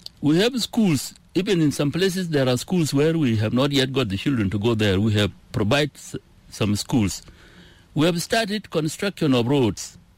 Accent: Torit, Eastern Equatoria, South Sudan; He's the president, and I come from Torit.

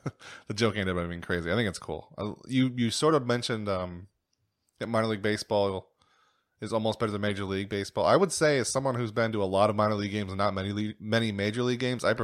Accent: Erie, Pennsylvania, United States; Well, I grew up in Erie, where it was the Seawolves

